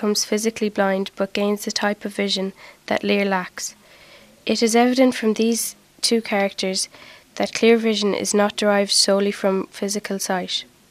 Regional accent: County Longford, Ireland; I'm from Scullwhere, Longford.

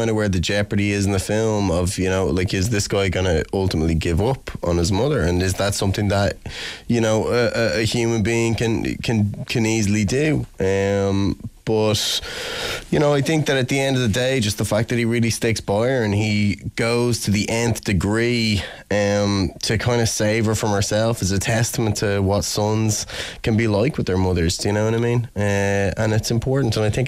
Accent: Boulder, Colorado, United States; born there; I was born in Boulder, Colorado, just outside Denver.

